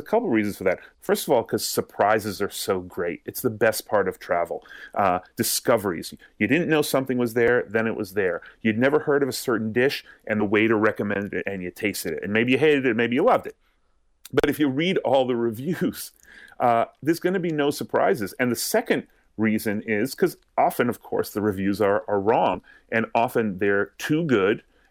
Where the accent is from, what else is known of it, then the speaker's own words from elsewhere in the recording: Massachusetts, United States; I'm from Massachusetts, so I've actually been on a tour like that.